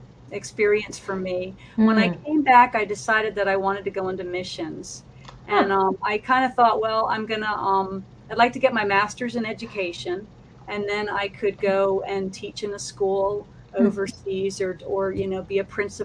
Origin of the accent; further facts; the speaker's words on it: Virginia, United States; I'm from Virginia, so this is 9 o'clock late for me.